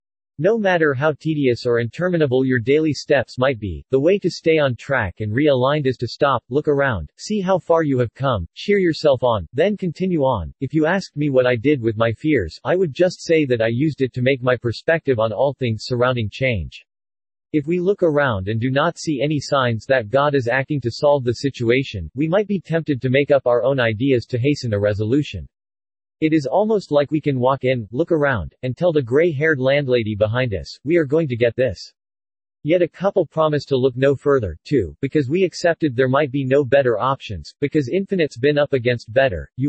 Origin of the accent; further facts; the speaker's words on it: Coney Island, New York, United States; growing up in Coney Island, you saw so many different walks of life